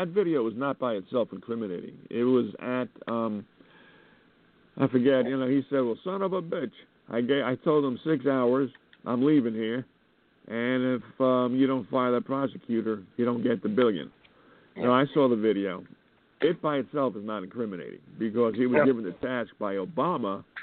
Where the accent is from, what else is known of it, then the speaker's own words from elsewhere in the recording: Missouri, United States; give me evidence. I'm from Missouri.